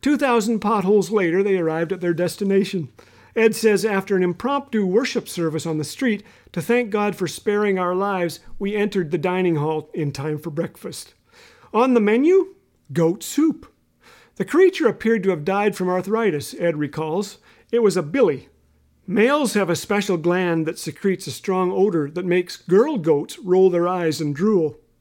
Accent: Canada; Moved in near us before learning that my hometown has 11 months of snow and 1 month of bad sledding.

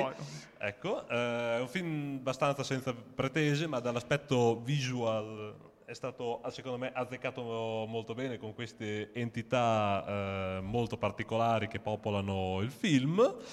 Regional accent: Po Valley, Italy; born there; sono nato in Valpadana

